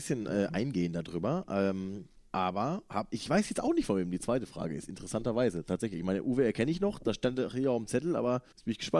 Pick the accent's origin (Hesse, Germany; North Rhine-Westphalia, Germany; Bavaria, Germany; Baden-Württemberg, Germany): North Rhine-Westphalia, Germany; Ich komme ja so aus dem Ruhrpott, aber schon auch ein bisschen in Richtung Westfälische.